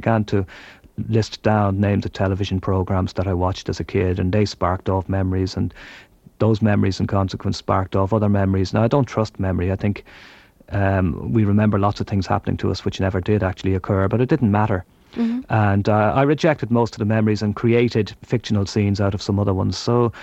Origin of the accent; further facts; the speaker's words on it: Kilbarrick, Leinster, Ireland; I grew up in a place called Kilbarrick on the north side of Dublin, about 4 miles out from the city centre.